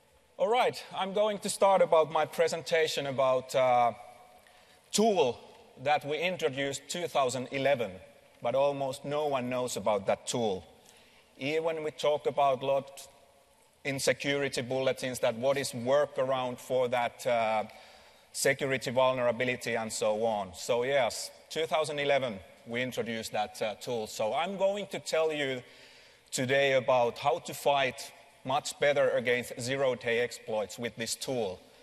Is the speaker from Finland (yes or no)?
yes; Finland; English is a second language; I come from Finland